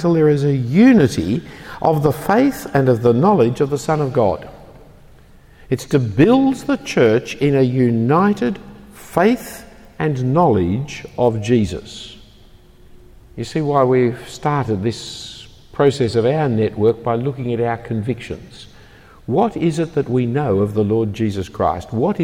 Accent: Bellevue Hill, New South Wales, Australia; I grew up in Bellevue Hill.

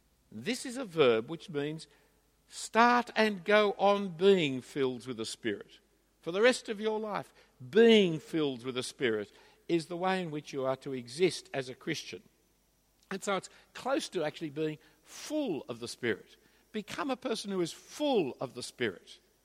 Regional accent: Australia; I'm just saying it as an Australian who's concerned for our community

